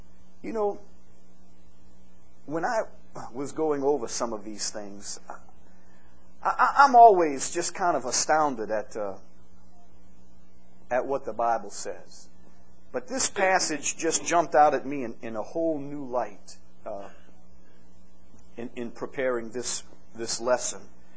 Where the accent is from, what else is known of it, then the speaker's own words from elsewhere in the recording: United States; You know, I mean, look, I'm an American.